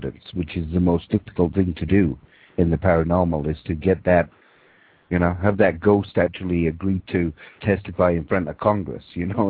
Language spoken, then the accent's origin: English; Canada; We're Canadian, Reiki.